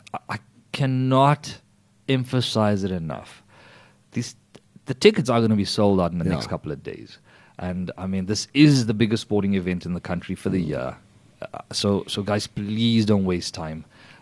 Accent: South Africa; Come on, we're South African.

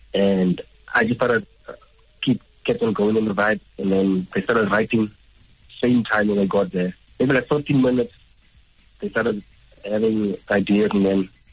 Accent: Namibia; Because I'm from Namibia. I'm born that side.

